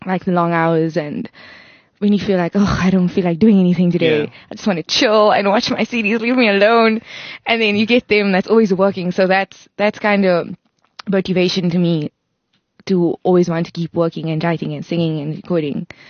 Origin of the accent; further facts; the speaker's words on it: Cape Town, Western Cape, South Africa; now in Johannesburg, South Africa; Okay, hi guys … in the building. I'm originally from Cape Town, and I moved here recently about 2 months ago.